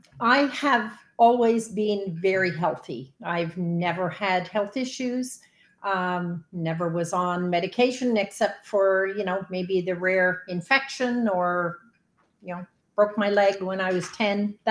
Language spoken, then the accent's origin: English; Halifax, Nova Scotia, Canada; I am from Halifax, Nova Scotia.